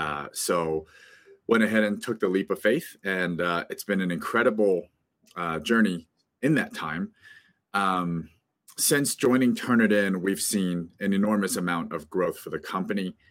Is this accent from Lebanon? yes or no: no; Columbus, Ohio, United States; So my academic background, I grew up in Columbus, Ohio, and went to undergrad at the Ohio State University. So just down the street from my childhood home.